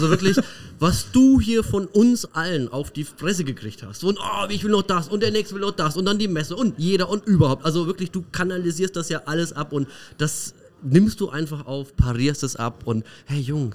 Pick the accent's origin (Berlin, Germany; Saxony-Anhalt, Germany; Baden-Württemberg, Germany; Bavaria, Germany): Bavaria, Germany; aber Diepholz gibt es sogar bei uns im Allgäu in Ort